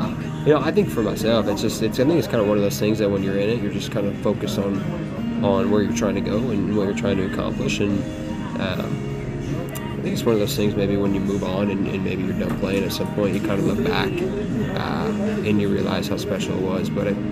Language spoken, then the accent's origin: English; Chicago, Illinois, United States; Yeah, I grew up on the South Side.